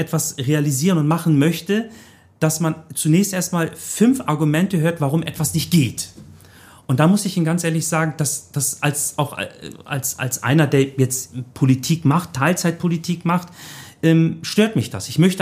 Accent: Hamburg, Germany; als ich in den 70ern, 80ern groß geworden bin in Ottensen

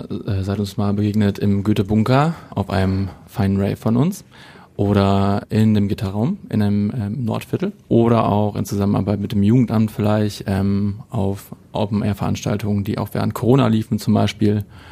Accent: Essen, North Rhine-Westphalia, Germany; Und auch 93, aber geboren in Essen.

